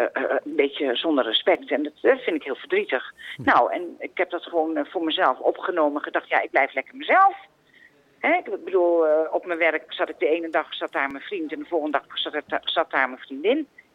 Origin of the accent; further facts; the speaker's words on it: Amsterdam, North Holland, Netherlands; Ik ben een Amsterdammer